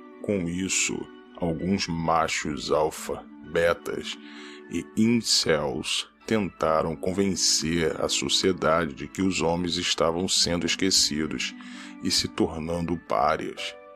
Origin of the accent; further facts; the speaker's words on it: Brazil; O Brasil, meu país de origem